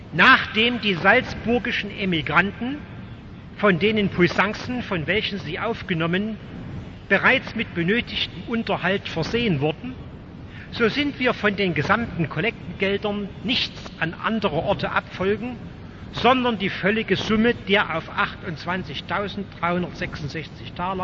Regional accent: Dresden, Saxony, Germany; born there; Ich bin in Dresden geboren, ich bin oft als Kind an dieser Kirche vorbeigegangen.

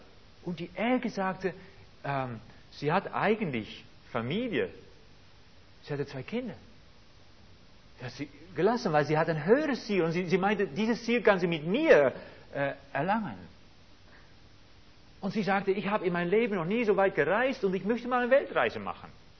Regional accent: Netherlands; Also, ich bin Holländer und ich habe zu Hause auch mal ein bisschen was Drogen genommen.

